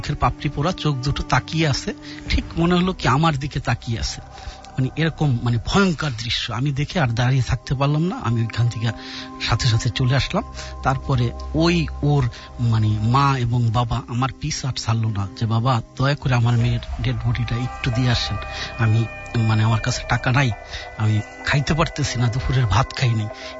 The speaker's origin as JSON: {"language": "Bangla", "town": "Madaripur", "region": "Dhaka Division", "country": "Bangladesh", "said": "মাদারীপুর থেকে এসেছি।"}